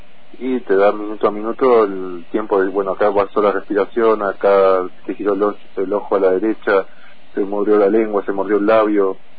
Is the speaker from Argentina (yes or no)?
yes; Neuquén, Argentina; Sí, de Neuquén Capital, somos todos.